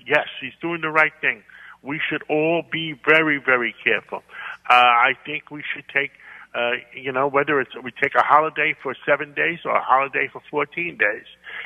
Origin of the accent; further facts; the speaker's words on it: New York, United States; I am a New Yorker.